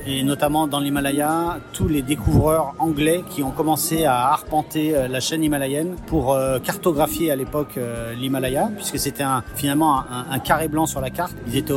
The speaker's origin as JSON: {"language": "French", "town": "Chamonix", "region": "Auvergne-Rhône-Alpes", "country": "France", "tie": "born or raised there", "said": "Moi je suis de Chamonix par exemple"}